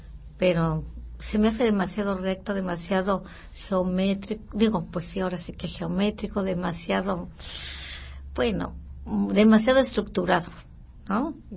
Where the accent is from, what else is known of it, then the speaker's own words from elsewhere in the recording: Querétaro, Mexico; Yo soy de Querétaro y viendo que yo no tenía oído para el musical